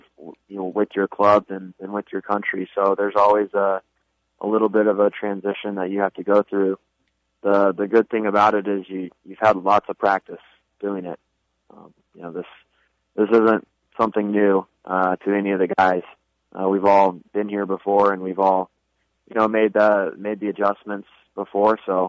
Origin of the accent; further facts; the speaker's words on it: United States; Again, growing up in America for the amount of years I've been here for, you know, I'm American at the same time